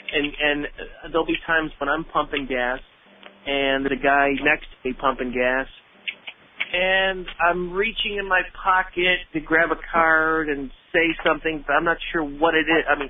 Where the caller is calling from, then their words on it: Buffalo, New York, United States; I'm calling from Buffalo, New York.